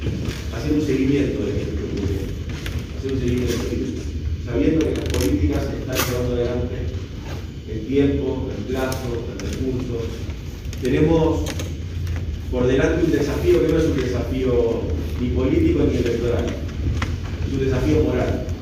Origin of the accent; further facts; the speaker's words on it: Argentina; es una deuda que tenemos como argentinos y argentinas